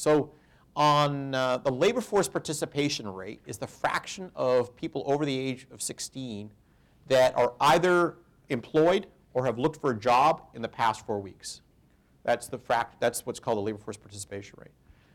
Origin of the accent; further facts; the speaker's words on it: Winnipeg, Manitoba, Canada; So I grew up in Winnipeg